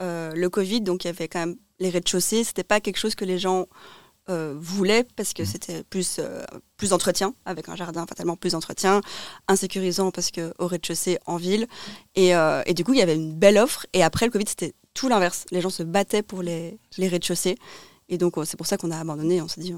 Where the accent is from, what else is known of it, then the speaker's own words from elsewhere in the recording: Liège, Wallonia, Belgium; now in Brussels, Belgium; même si je suis originaire de Liège à la base, je suis tombée amoureuse de Bruxelles